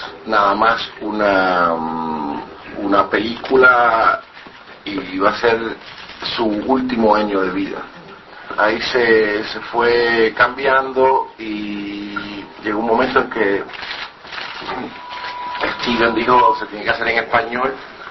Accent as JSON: {"language": "Spanish", "country": "Puerto Rico", "tie": "born or raised there", "said": "cuando yo estaba creciendo en Puerto Rico no se jugaba mucho el fútbol"}